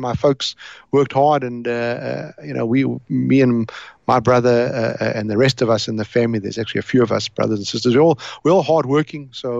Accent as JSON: {"language": "English", "town": "Cape Town", "region": "Western Cape", "country": "South Africa", "tie": "born there", "said": "they arrived in Cape Town and I was born there. Actually, they arrived in Johannesburg and then landed up in Cape Town. I was born in Cape Town."}